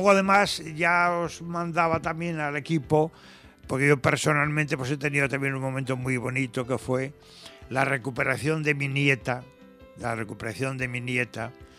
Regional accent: Espinosa de los Monteros, Castile and León, Spain; que es mi pueblo en verano, no solamente en el sentido estético, pues un pueblo medieval muy bonito, yo soy de norteño, de Burgos, Espinosa de los Monteros

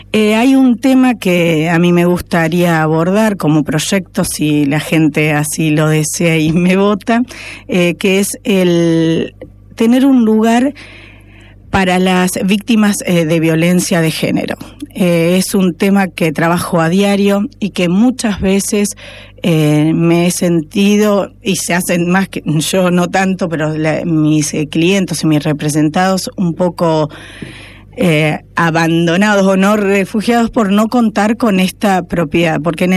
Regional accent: Salto, Buenos Aires Province, Argentina; siento que es el momento de brindarme a mi pueblo tan querido que es Salto

